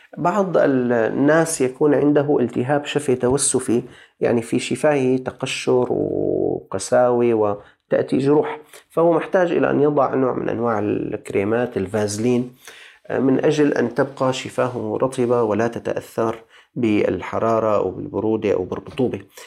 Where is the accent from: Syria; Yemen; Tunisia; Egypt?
Syria; عندنا في الشام هي طعام مسكين، بدك تطعمه وجبتين مشبعتين اليوم، قدرت كمان عندنا قبل أيام 3500، ما يساوي تقريبا 3500 ليرة سورية